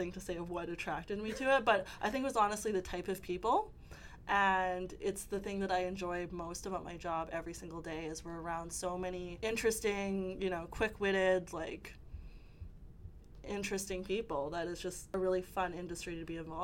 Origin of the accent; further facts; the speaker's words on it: Leduc, Alberta, Canada; growing up in Leduc, I always felt a little different than everyone.